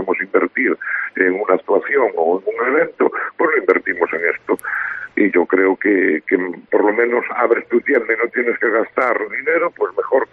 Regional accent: Ribadeo, Galicia, Spain; somos todos de Ribadeo, entonces vamos a echarnos una mano.

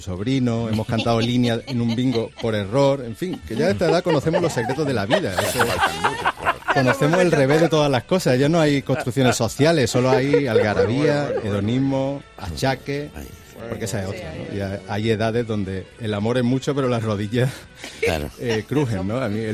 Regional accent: Córdoba, Andalusia, Spain

